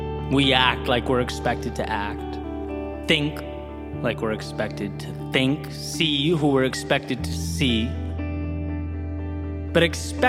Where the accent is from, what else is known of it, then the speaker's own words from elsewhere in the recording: California, United States; growing up outside of Los Angeles on the opposite coast, relocating again and again